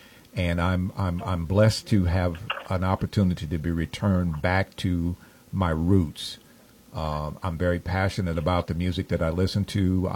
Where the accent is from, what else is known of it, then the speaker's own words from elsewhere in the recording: Los Angeles, California, United States; growing up in Los Angeles, you know, that's like the melting pot of the country